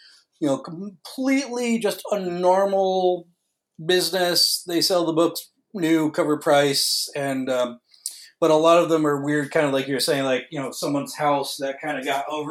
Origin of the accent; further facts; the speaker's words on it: Connecticut, United States; I grew up in Connecticut, but I hadn't been here for, like 30 years really. And close to, 25, 30 years.